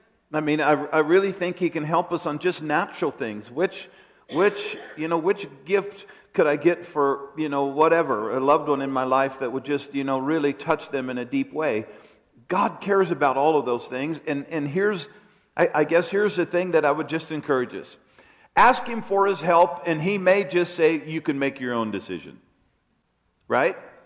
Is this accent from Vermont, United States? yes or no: no; Colorado, United States; I never realized where I grew up in Colorado, it was all muleys.